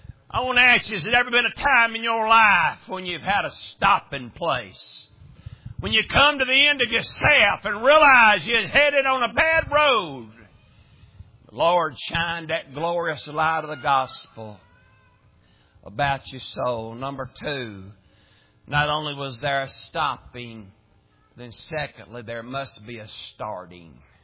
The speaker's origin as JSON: {"language": "English", "region": "Tennessee", "country": "United States", "said": "He said, here, it's this boy from Tennessee."}